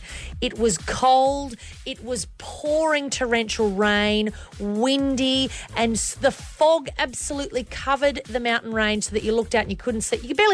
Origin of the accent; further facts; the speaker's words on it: Dubbo, New South Wales, Australia; I didn't want to say I'm from Dubbo because I didn't want to give him more ammunition than he already had.